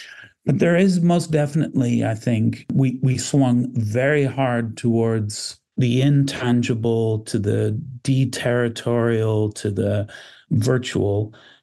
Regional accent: Canada; I'm speaking to you as a Canadian

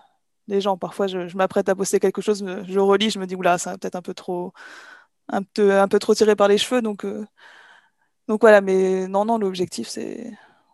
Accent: Normandy, France; Oui, je suis normande, oui.

